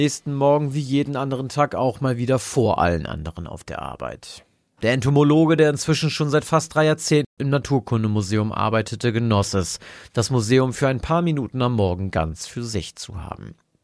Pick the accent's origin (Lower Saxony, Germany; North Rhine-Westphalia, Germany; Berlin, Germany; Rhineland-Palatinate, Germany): Lower Saxony, Germany; Hambergen; ich komme aus Ostholz-Scharmbeck und eigentlich komme ich aus Hambergen.